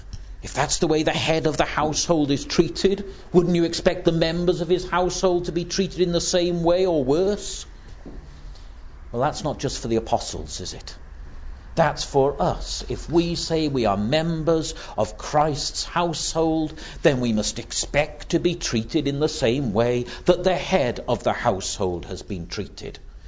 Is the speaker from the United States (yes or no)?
no; United Kingdom; that it's somehow our right as British. That's part of being British, isn't it?